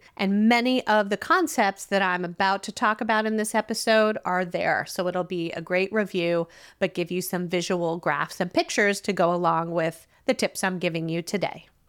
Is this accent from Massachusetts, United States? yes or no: no; New Jersey, United States; now in Sonoma County, United States; I am back in Sonoma County, California after traveling to my home state of New Jersey last week.